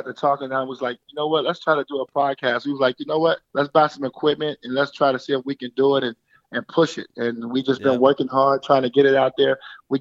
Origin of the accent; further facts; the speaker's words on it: Chicago, Illinois, United States; So it's real simple where we came up with that from. We're both from the Southside of Chicago.